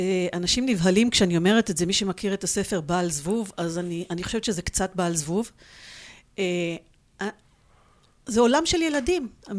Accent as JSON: {"language": "Hebrew", "town": "Gazit", "region": "Northern District", "country": "Israel", "tie": "born or raised there", "said": "טוב, אז באמת גדלתי בקיבוץ בתקופה של הלינה המשותפת"}